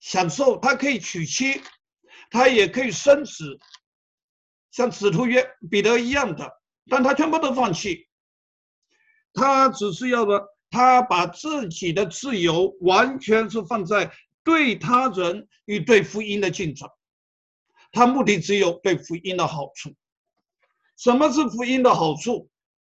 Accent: Taiwan; 我最近看新闻，看到台湾，我来自台湾哈

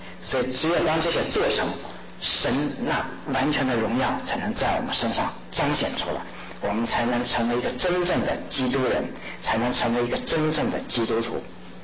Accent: China; 你像我们这族，我们是中国人，我们喜欢吃什么？

